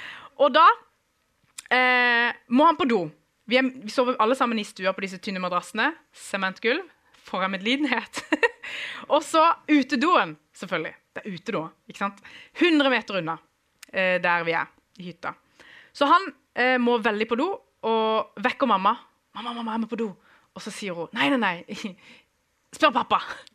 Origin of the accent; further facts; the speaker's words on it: Iran; now in Norway; Men jeg er kurder fra Iran, og født der i 1992.